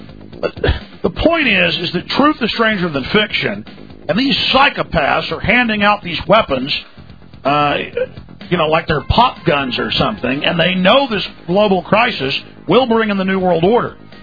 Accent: Dallas, Texas, United States; I grew up in Dallas.

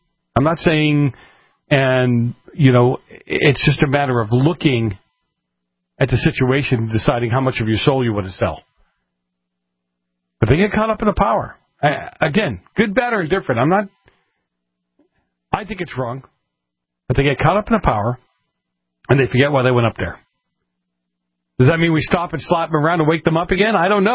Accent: Boston, Massachusetts, United States; Where I grew up in Boston, where the mafia had a heavy hand, right?

